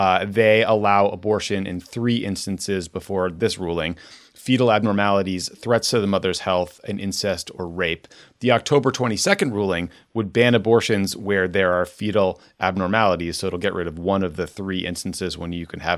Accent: Boston, Massachusetts, United States; Like, I'm from Boston. We do a lot of Yankee suck chants.

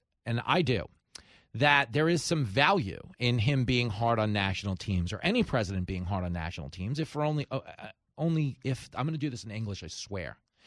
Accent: New York City, New York, United States; And New Yorkers, this is the thing. The way we talk, because people really get hung up on Trump's words, we have no economy with words, meaning we just say stuff.

